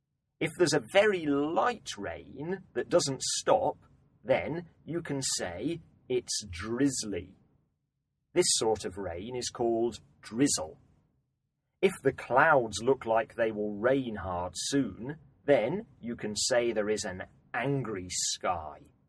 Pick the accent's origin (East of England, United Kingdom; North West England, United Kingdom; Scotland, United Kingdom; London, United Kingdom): Scotland, United Kingdom; I grew up in Scotland, and the weather there can be very changeable.